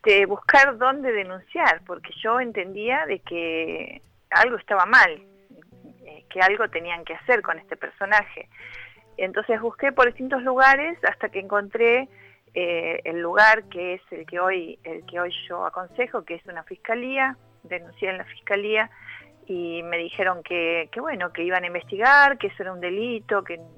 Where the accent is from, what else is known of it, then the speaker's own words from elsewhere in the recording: Cipolletti, Río Negro, Argentina; Yo soy de Cipolletti, Río Negro